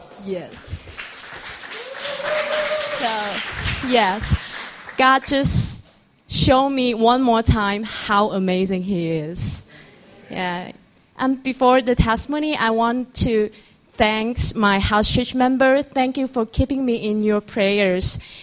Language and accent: English; Guangzhou, Guangdong, China; English is a second language; I came from Guangzhou.